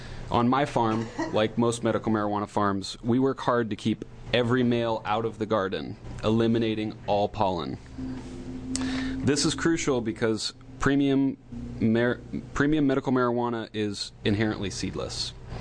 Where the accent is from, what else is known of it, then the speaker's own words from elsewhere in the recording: Midwest, United States; This is something I know firsthand, as I was raised in the Midwest